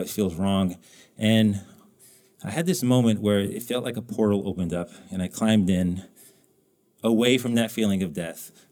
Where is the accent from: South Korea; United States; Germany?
United States; New Mexico; I grew up in New Mexico. Guns are a part of a life in New Mexico